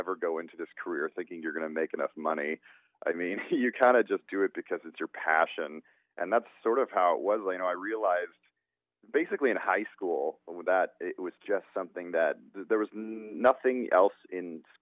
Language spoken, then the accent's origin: English; Phoenix, Arizona, United States; Well, once again, I was born and raised in Phoenix.